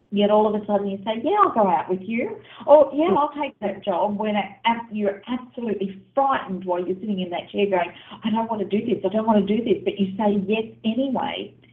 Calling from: Australia; I'm sending blessings from Australia today.

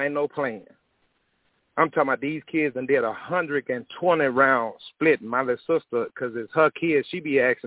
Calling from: Lake Charles, Louisiana, United States; I'm calling from Lake Charles, Louisiana.

